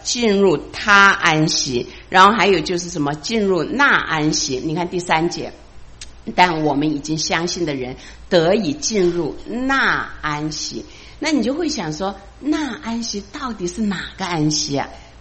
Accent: China; 是不是我们中国人的话？

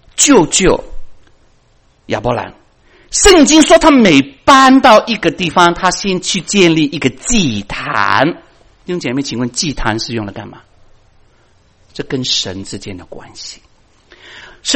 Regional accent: China; 我是中国人，他为什么当我是日本人呢？

